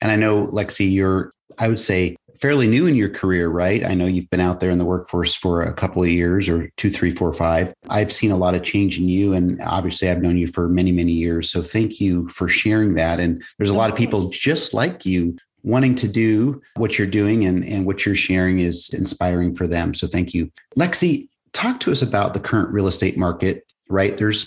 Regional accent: Kansas City, United States; But what's really cool is I get to come back to my hometown virtually right in Kansas City.

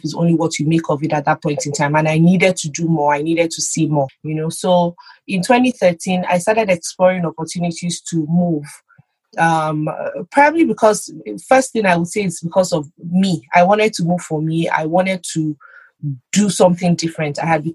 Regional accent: Lagos, Nigeria; So I grew up in Lagos.

